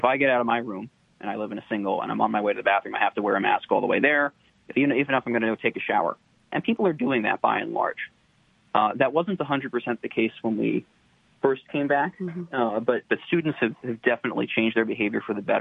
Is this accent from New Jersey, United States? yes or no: yes; New Jersey, United States; I'm from New Jersey. I was pretty risk averse because my state got hit hard.